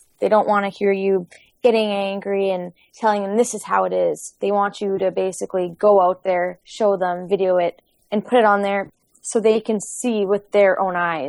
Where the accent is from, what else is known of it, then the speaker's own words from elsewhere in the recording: Manitoba, Canada; We're actually a little bit, northwest from Winnipeg. We're about half an hour west.